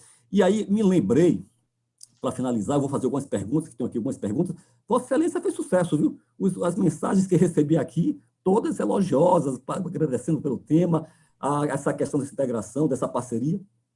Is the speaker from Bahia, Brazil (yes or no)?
yes; Bahia, Brazil; como bom baiano que sou